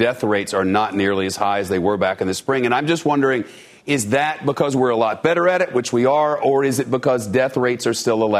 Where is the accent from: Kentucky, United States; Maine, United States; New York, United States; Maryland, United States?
New York, United States; But as a New Yorker and a downtowner